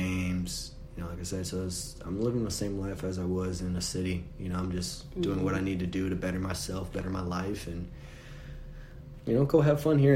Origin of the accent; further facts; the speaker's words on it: Orange Park, Florida, United States; I was raised in Orange Park, Florida. You know, I usually just say Jacksonville, Florida for people